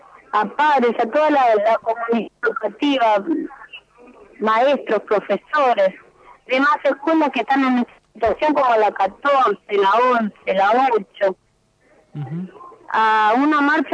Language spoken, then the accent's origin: Spanish; Argentina; Yo soy de Las Piñas, donde está la escuela 80.